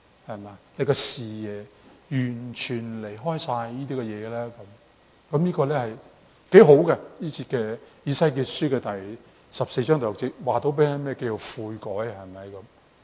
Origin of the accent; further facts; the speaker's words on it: China; 但係我哋中国人啦，我哋中国人譬如早几代嘅中国人啦，好着重里面嘅所谓嘅修养㗎嘛。